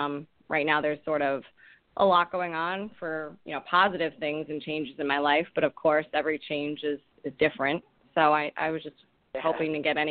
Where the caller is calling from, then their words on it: Rhode Island, United States; I'm calling from Rhode Island.